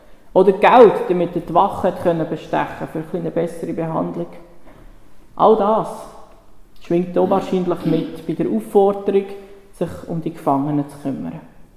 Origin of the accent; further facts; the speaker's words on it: Switzerland; Den könnte man als Schweizer auch auslassen